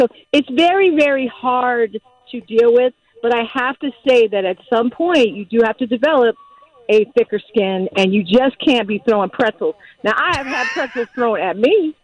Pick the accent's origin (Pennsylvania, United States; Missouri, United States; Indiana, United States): Pennsylvania, United States; Philadelphia; we got all these tickets for my relatives because I'm from Philly